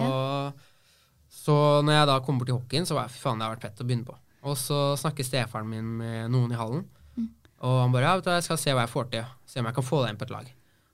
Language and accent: Norwegian; Oslo, Norway; now in Fredrikstad, Norway; Jeg oppvokst på Ammerud.